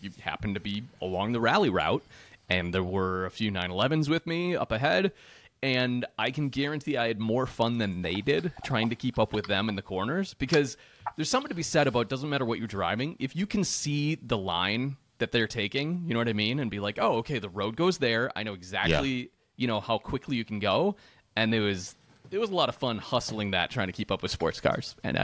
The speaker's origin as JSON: {"language": "English", "region": "Minnesota", "country": "United States", "said": "yeah, I'm from Minnesota. I know what black ice looks and feels like."}